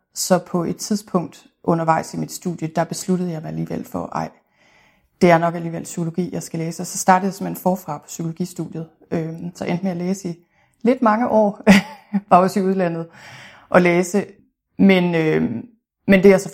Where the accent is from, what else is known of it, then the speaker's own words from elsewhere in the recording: North Denmark Region, Denmark; now in Bagsværd, Denmark; Altså, jeg er jo født og opvokset i Thy, kan jeg måske starte med at sige, som ligger i Nordvestjylland.